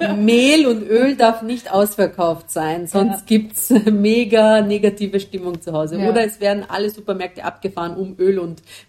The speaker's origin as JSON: {"language": "German", "country": "Bosnia & Herzegovina", "tie": "born or raised there", "second_language": "German", "lives_now": "Germany", "said": "Also ich könnte mir auch gut vorstellen, in Bosnien aus meiner Heimatstadt zu arbeiten, weil ich habe noch unten sehr, sehr viel Familie"}